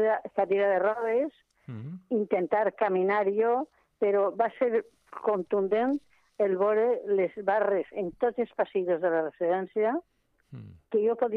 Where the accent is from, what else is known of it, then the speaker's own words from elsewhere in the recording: Valencian Community, Spain; accent: Valencian; now in Barcelona, Spain; Soc valenciana, sí.